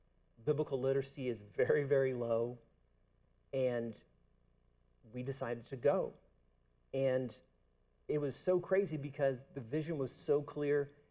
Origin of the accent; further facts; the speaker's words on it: South Carolina, United States; And I grew up in South Carolina, so we go to South Carolina to start a church.